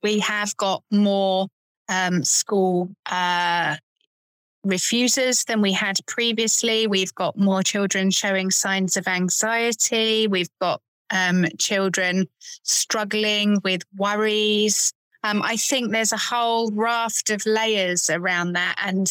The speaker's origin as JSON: {"language": "English", "town": "Bury St Edmunds", "region": "East of England", "country": "United Kingdom", "tie": "born or raised there", "said": "So I grew up in Bury St Edmunds in Suffolk, and I went to a middle school."}